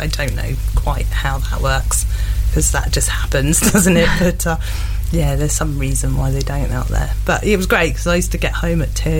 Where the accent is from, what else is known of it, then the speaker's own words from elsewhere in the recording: England, United Kingdom; moved away; They thought I was posh because I was from England and all the rest of it